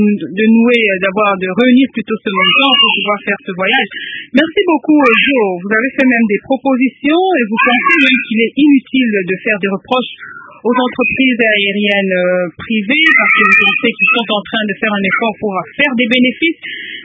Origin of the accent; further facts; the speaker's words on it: DR Congo; Voici un peu, en quelques mots, ma contribution en tant que Congolais soucieux de l'avancement de son pays.